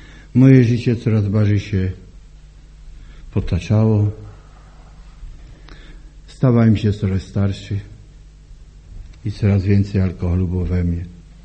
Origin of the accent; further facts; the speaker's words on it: Bielsko-Biała, Silesian Voivodeship, Poland; bo ja urodziłem się w Bielsku. Tam jako młody chłopak było nas pięcioro.